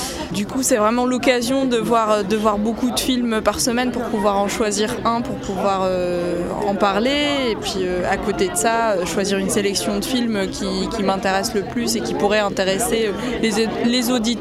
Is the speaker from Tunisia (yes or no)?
yes; Tunisia; Je viens de la Tunisie, où on n'a pas encore de radio libre.